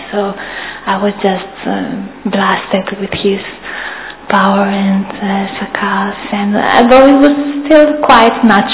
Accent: Greece; English is a second language; I come from Greece.

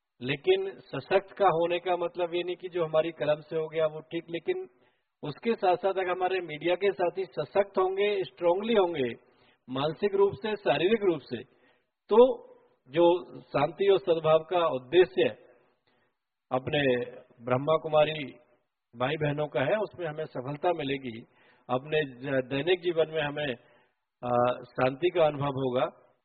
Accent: Bulandshahr, Uttar Pradesh, India; क्योंकि मैं बुलंदशहर से हूं और मेरा एरिया ज्यादातर गांव का एरिया है, अभी भी 90% आबादी गांव में ही रहती है मेरे क्षेत्र में।

